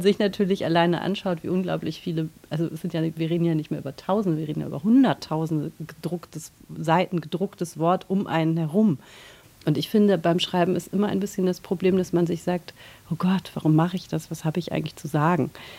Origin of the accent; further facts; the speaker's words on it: Hamburg, Germany; also born or lived in Bremen; Ich bin zwar in Bremen geboren, aber in Hamburg aufgewachsen.